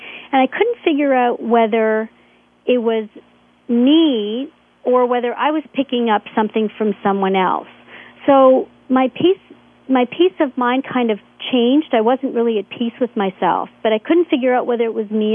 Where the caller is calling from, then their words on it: Toronto, Ontario, Canada; I'm calling from Toronto.